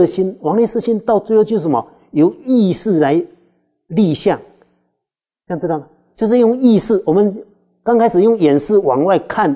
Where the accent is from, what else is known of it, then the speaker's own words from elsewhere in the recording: China; 所以我们中国人